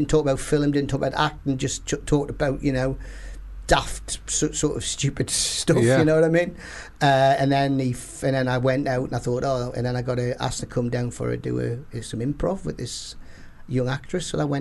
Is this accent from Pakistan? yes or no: no; North East England, United Kingdom; accent: Geordie; I'm Geordie.